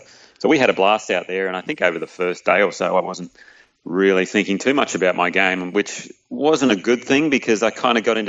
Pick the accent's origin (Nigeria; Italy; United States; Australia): Australia; Perth, Western Australia; I grew up in Perth where, you know, we used to get the Fremantle Dock to the sea breeze in the afternoon, and we had some pretty strong winds there.